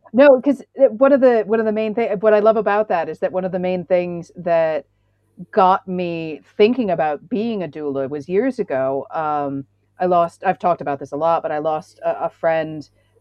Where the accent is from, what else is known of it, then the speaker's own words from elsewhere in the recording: United States; Like I was dressed up like a cowboy because I'm American, you know, cowboy.